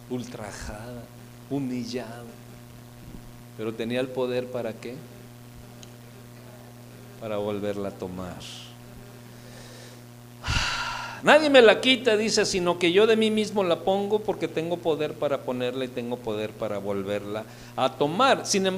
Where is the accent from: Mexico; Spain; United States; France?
Mexico; Tlaquepaque, Jalisco; Yo soy de Tlaquepaque.